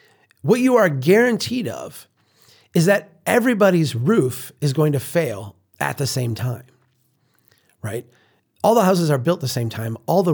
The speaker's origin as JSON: {"language": "English", "town": "Brainerd", "region": "Minnesota", "country": "United States", "tie": "born or raised there", "said": "in my presentations, I show my hometown of Brainerd and its evolution."}